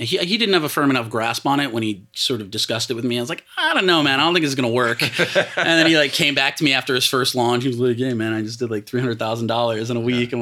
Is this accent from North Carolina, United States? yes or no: no; New York, United States; He was from Jersey. I was from Long Island.